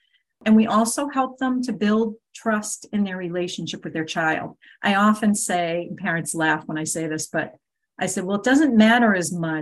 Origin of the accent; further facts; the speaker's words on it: Massachusetts, United States; I come from Massachusetts. It's a different culture.